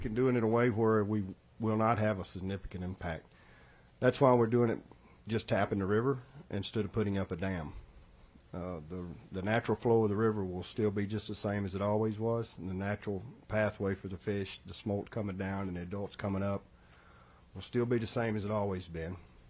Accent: Tennessee, United States; now in Dillingham, United States; If you haven't picked up, I'm from Tennessee originally

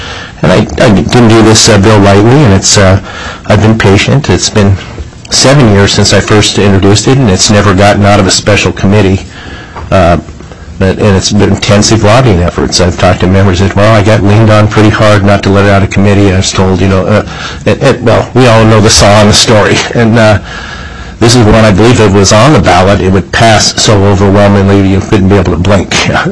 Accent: Alaska, United States; Well, like many around this table, I grew up in Alaska.

